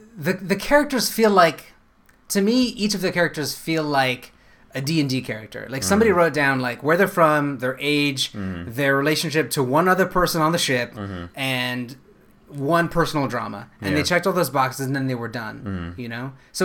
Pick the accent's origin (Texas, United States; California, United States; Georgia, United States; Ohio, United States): California, United States; you and I grew up in Northern California.